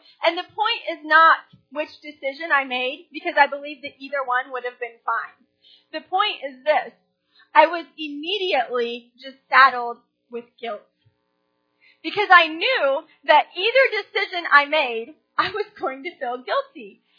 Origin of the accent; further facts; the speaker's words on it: Kansas City, Missouri, United States; I grew up in Kansas City, and I had a youth group that was very close.